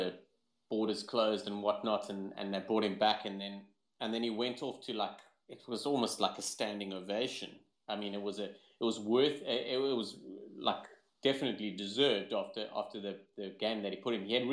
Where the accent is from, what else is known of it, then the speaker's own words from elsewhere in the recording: South Africa; I'm South African